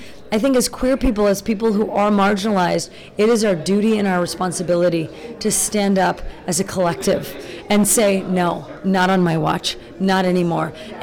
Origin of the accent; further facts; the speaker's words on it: Pakistan; now in Chicago, United States; us as a Pakistani and a Mexican, as two brown-skinned women in the city of Chicago